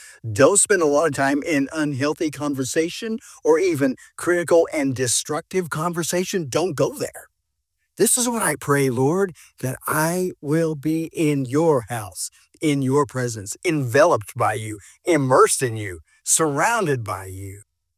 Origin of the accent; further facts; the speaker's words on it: United States; Okay, I'm an American. We don't do that here.